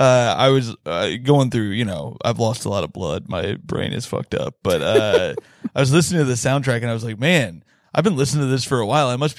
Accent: Indiana, United States; I'm from Indiana.

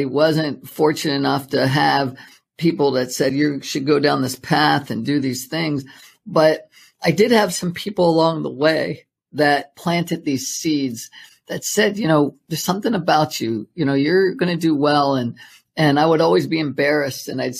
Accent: Maryland, United States; I grew up on the East Coast, grew up in Maryland.

